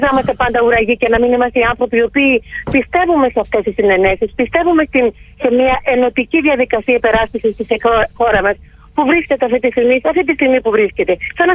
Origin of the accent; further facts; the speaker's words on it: Corfu, Ionian Islands, Greece; εγώ είμαι Κερκυραία, έχω μεγαλώσει εκεί, οι σχέσεις μου οι ανθρώπινες και όχι μόνο είναι πολύ βαθιές.